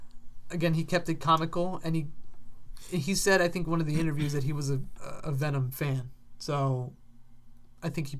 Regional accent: Queens, New York, United States; I'm from Queens, homie.

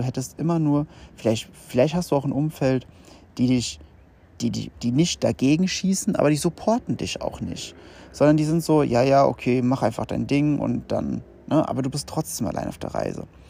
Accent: Rhineland-Palatinate, Germany; komme ich ja ursprünglich aus dem Westerwald, 800 irgendwas Einwohner. Du kennst jeden persönlich und den Hund und die Krankheitsgeschichte von jedem Hund.

